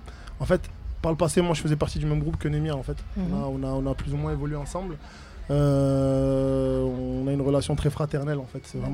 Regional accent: Perpignan, Occitanie, France; fait je suis originaire de Perpignan, où j'ai commencé le rap étant très jeune. J'avais 11 ans quand j'ai commencé

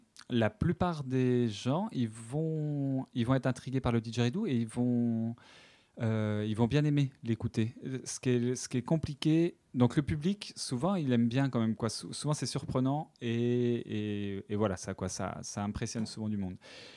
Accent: Dijon, Bourgogne-Franche-Comté, France; J'ai grandi à Dijon.

